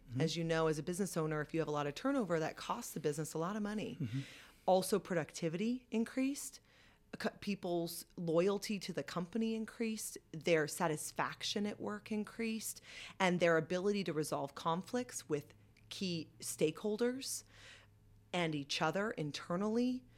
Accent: California, United States; born there; I was born in California. I have a lot of privileges, of course, being here in the United States.

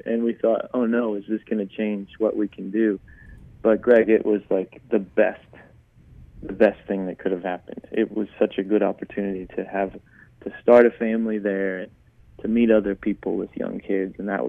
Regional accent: United States; born there; So I was born here in the States, obviously, and grew up as a pastor's kid

